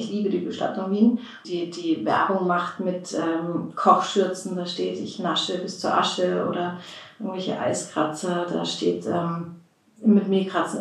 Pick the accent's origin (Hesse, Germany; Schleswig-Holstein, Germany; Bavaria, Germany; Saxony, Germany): Bavaria, Germany; now in Austria